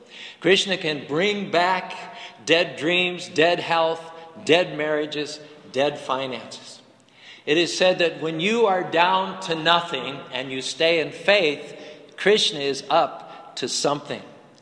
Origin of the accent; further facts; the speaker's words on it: Ligonier, Pennsylvania, United States; I remember when I grew up in Ligonier, when I was about 12 or 13 years old